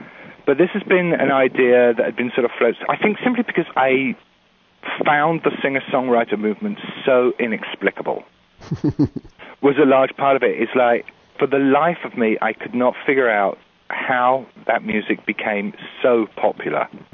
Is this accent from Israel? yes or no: no; United Kingdom; now in United States; Being a Brit, American music is very much a foreign country.